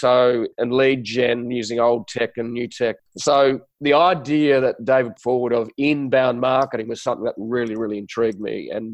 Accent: Adelaide, South Australia, Australia; now in Sydney, Australia; So I grew up in Adelaide, and then I had the fun stuff

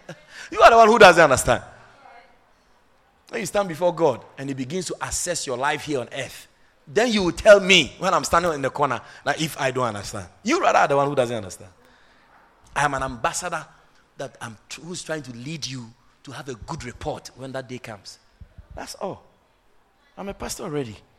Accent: Agogo, Ashanti, Ghana; Go and get some little village church somewhere in my hometown, Agogo, and just be happy there.

